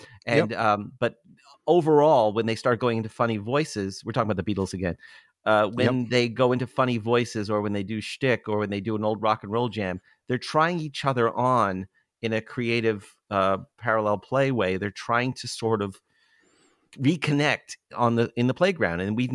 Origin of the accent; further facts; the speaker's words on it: Toronto, Ontario, Canada; in North Toronto, where I grew up in Willowdale